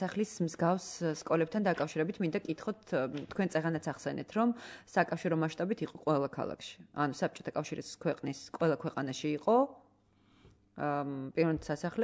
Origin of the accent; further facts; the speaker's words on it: Imereti, Georgia; მეც იმერელი ვარ, ასე რომ ჩემთვის სასიამოვნო მოსასმენი.